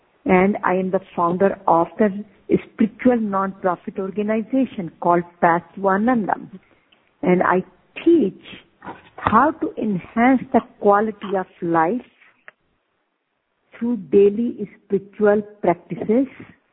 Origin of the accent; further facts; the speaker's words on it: India; now in United States; I am originally from India and have been living in USA for last 43 years.